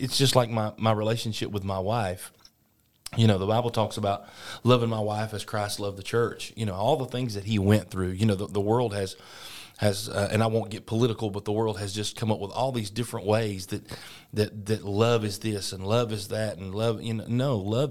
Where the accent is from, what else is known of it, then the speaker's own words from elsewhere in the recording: Sylacauga, Alabama, United States; You know, I grew up here in Sylacauga, and by the time I was 17, I was a part of WYEA Radio in the beginning